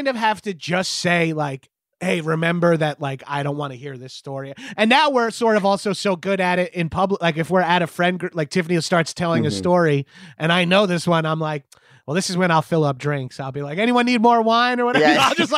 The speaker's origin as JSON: {"language": "English", "town": "Atlanta", "region": "Georgia", "country": "United States", "said": "It's He's like, from Houston. I'm from Atlanta, so I hate him."}